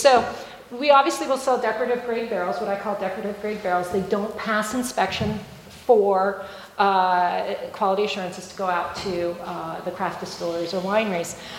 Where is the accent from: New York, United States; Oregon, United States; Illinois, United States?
Oregon, United States; I'm sending barrels back to Oregon, my hometown, because the distiller there is paying way too much for his barrels out of California.